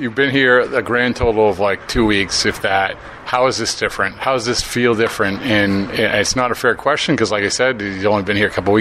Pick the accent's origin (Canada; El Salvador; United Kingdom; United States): United Kingdom; East of England; Back in Essex, my hometown, they call me